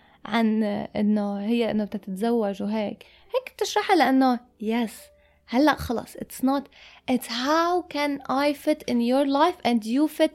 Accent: Syria; moved away; أنا في عندي قرايبيني بسوريا لهلأ بسمع إنه أنا صلي طالعة من سوريا 12 سنة يمكن وما بروح كتير

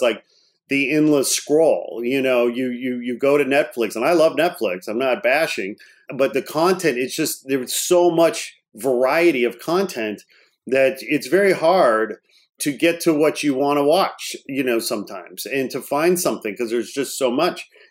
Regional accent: Chicago, Illinois, United States; It's like the weather in Chicago. I'm from Chicago originally.

